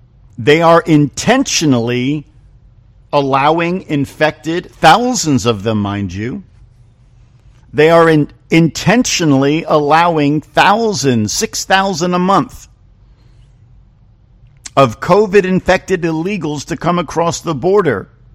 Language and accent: English; New Jersey, United States; Now, I'm from New Jersey, and to my way of thinking, I'm always suspicious.